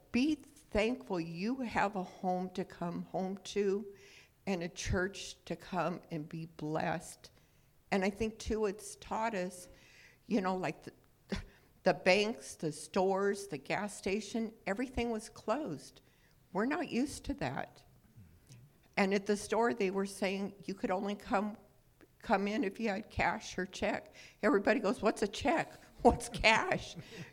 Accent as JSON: {"language": "English", "region": "Arizona", "country": "United States", "tie": "born or raised there", "said": "I grew up in Arizona where I first grew up. We had no electricity. We lived off of lanterns."}